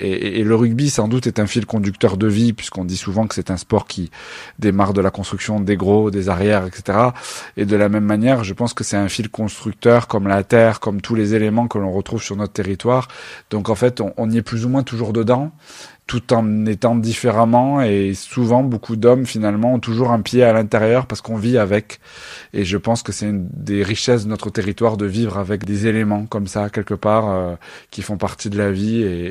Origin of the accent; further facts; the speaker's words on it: Narbonne, Occitanie, France; en tout cas dans ma jeunesse, à Narbonne